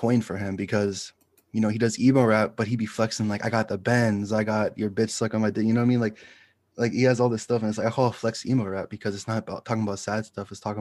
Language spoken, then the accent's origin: English; Pittsburgh, Pennsylvania, United States; And I'm from Pittsburgh, by the way.